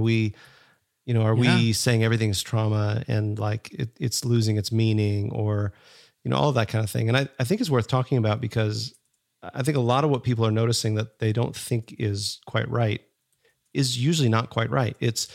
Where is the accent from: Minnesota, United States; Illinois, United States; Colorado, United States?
Minnesota, United States; I grew up in Minnesota. And pop, it was pop.